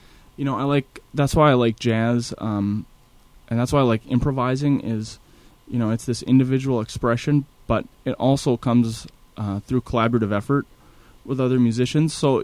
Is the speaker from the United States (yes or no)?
yes; Minnesota, United States; it really echoed in my mind a lot of the music I heard growing up on the Iron Range.